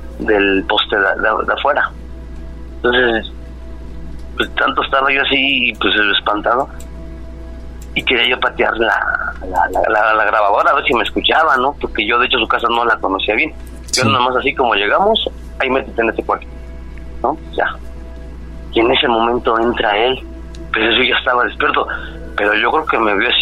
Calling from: Tláhuac, Mexico City, Mexico; De la alcaldía de Tláhuac.

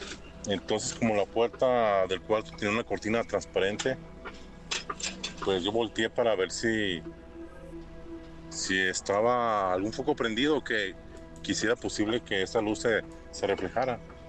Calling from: Zapopan, Jalisco, Mexico; Pues yo soy de acá de Zapopan, de Jalisco.

